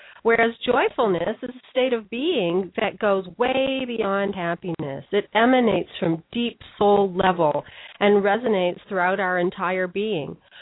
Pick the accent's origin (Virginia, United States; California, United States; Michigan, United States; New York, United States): Michigan, United States; Detroit; I'll tell you that I grew up in Motown during an era of racial riots, busing, political assassinations